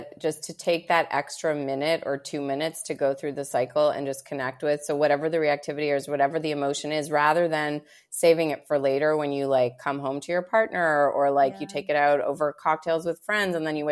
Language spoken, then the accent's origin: English; Montreal, Quebec, Canada; now in Los Angeles, United States; I moved to LA with a tourist visa from Montreal. I'm Canadian. A few things, I mean, it hasn't come up, but when I say out and about, or I drop the occasional A, which is very Canadian.